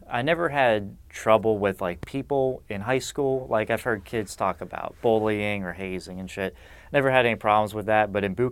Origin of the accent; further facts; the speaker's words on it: Uniontown, Pennsylvania, United States; born there; Westmoreland County, that's Pennsylvania, Uniontown, PA.